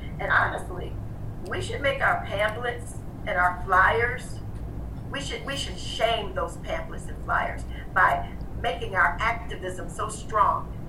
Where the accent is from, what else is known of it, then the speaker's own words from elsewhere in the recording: South Carolina, United States; I'm from South Carolina.